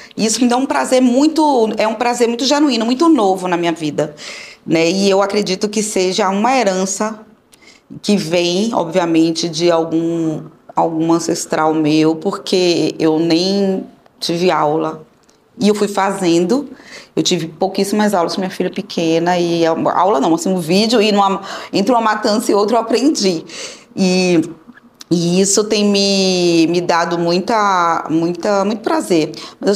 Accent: Bahia, Brazil; Eu nasci no Bonfim, da Cidade Baixa, fui criada no Bonfim.

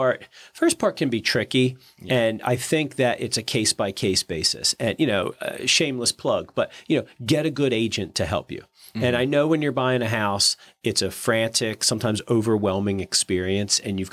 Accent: Downingtown, Pennsylvania, United States; So I grew up in Downingtown. I went to Downingtown schools, graduated from Downingtown High School before it split.

